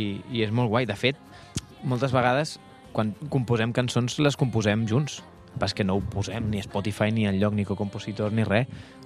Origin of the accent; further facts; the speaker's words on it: Terrassa, Catalonia, Spain; jo vinc de Terrassa, a Catalunya, i vinc a cantar alguna cançó en català, que ho sapigueu.